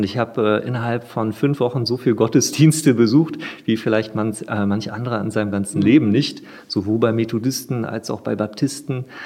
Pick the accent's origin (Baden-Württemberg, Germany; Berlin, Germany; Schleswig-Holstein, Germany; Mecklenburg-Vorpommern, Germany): Berlin, Germany; East Berlin; Aufgewachsen bin ich in Berlin Ost geboren, also Berlin hatte damals noch den Zusatz Hauptstadt der DDR.